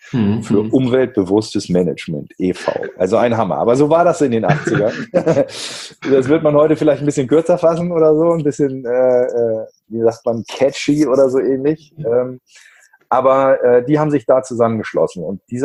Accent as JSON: {"language": "German", "town": "Flensburg", "region": "Schleswig-Holstein", "country": "Germany", "said": "also ich komme aus Flensburg"}